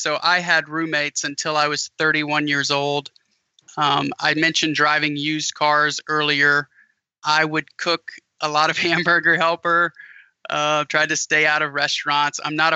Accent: Louisiana, United States; It's what we call in Louisiana land yap. I'm from Louisiana originally.

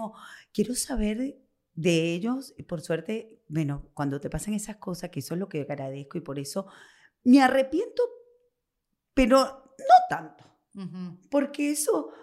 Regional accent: Venezuela; como somos ahora los venezolanos, como que nos ayudamos.

